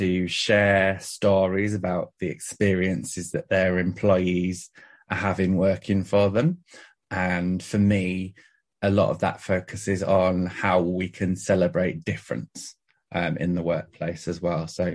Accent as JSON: {"language": "English", "region": "North West England", "country": "United Kingdom", "tie": "born or raised there", "said": "I came from kind of, I grew up here in the Lake District."}